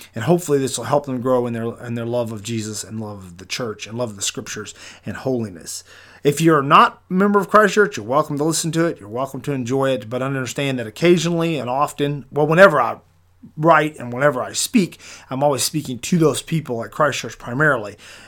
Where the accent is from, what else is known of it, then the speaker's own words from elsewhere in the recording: Byhalia, Mississippi, United States; also born or lived in Nebraska, United States; Now, where did I come from? I was born in Nebraska, but raised in Mississippi, just south of the Tennessee line. I grew up in a Baptist home.